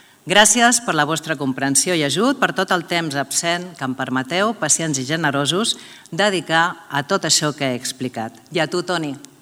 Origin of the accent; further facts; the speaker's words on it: Sitges, Catalonia, Spain; la vida m'ha dut que ho hagi acabat fent al meu poble i a l'Eco de Sitges